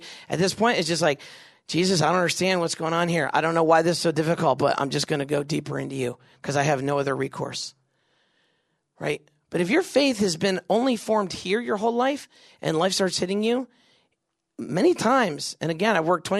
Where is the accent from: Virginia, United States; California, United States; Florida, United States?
Virginia, United States; I grew up in Northern Virginia, first grade to ninth grade there.